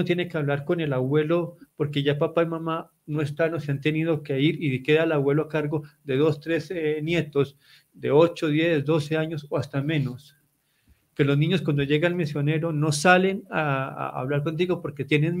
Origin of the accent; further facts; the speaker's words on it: Colombia; el aporte que yo como colombiano, como ciudadano, puedo hacer.